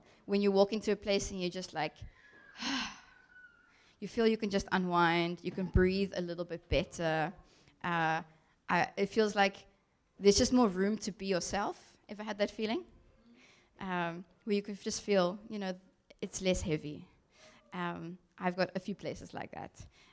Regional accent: Somerset West, Western Cape, South Africa; Not that I grew up in a very small place. I grew up in Somerset West, so a little bit out of the city.

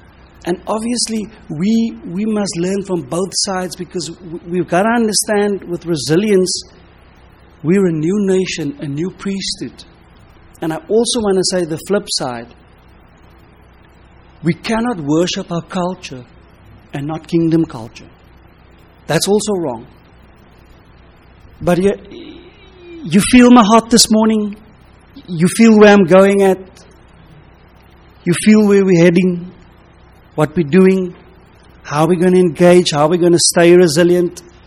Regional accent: South Africa; Yeah, I'm from South Africa.

